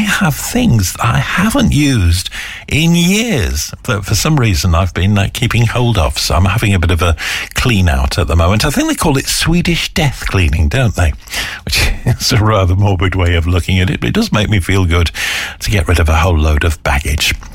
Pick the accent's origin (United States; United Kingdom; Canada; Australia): United Kingdom; Widnes, North West England; even though my hometown of Widnes obviously made him feel homesick